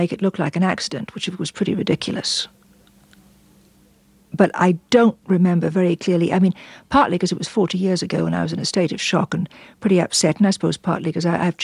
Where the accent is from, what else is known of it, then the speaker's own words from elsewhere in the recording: London, United Kingdom; I was born in London a few months before the war. I spent some time there. We were there through the Blitz. We moved around a little bit. I wasn't evacuated.